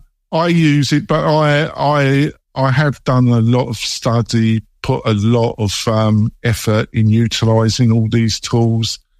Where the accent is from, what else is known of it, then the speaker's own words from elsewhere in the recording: England, United Kingdom; I've got a double impediment. I'm English and dyslexic.